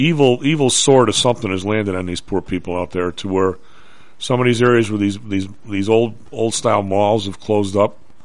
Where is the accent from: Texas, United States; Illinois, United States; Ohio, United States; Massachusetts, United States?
Illinois, United States; Evergreen Park; And where I grew up in Evergreen Park, and I've told the story before, we were at 102nd Place, the other side of the street was Chicago.